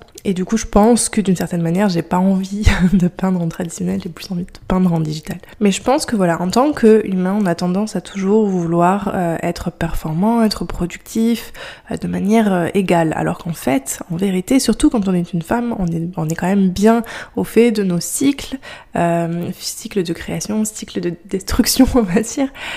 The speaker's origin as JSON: {"language": "French", "country": "France", "tie": "born or raised there", "said": "je viens juste de rentrer de Thaïlande. Donc là, je suis actuellement en France, dans la maison de famille, dans la maison d'enfance."}